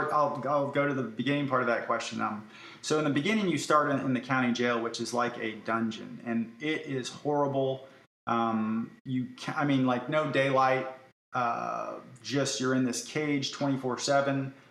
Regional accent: Florida, United States; So I went from Georgia to Arkansas. Now I'm from Florida, so it was pretty far where I was going.

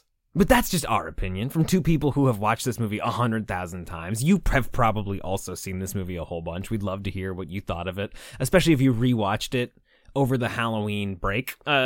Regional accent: Canada; because I'm Canadian, I guess.

